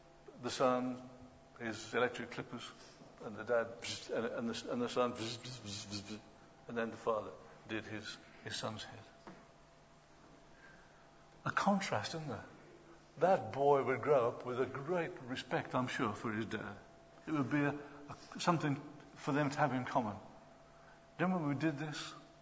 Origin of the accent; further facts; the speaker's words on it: Midlands, United Kingdom; I'm from the Midlands. You may not be able to tell, but I am. Some people thought it was South Africa, but it's not.